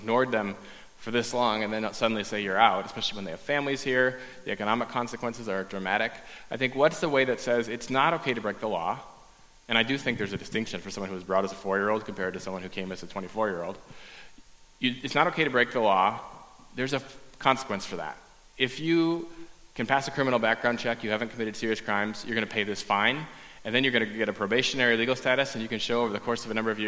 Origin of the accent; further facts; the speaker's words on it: Wisconsin, United States; I know I'm from Wisconsin